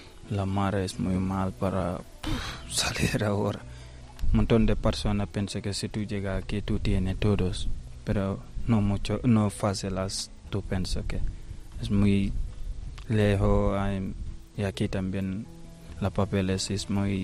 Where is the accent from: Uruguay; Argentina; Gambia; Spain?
Gambia; Spanish is a second language; moved away; Tengo mi madre está en mi país, mi padre, mi hermana, mi hermanita y mis sobrinos. Cuando yo tengo problema en mi país, yo salir, vive en Senegal 27 días